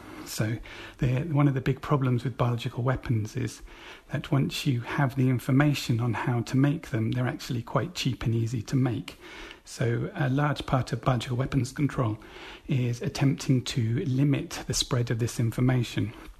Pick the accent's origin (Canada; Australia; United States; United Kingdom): United Kingdom; England; I am English and we do love puns.